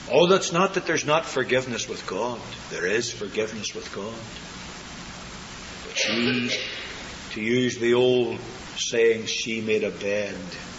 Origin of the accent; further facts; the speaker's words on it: Belfast, Northern Ireland, United Kingdom; I remember a young woman in the little church I grew up in Belfast.